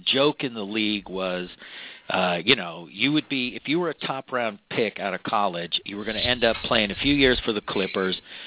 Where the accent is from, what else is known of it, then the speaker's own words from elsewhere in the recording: San Diego, California, United States; I remember them in San Diego. I grew up in North San Diego